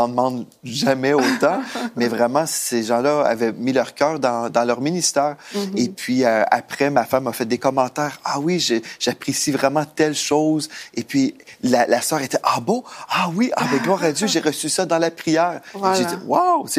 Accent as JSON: {"language": "French", "country": "Canada", "said": "Et je suis canadien, hein."}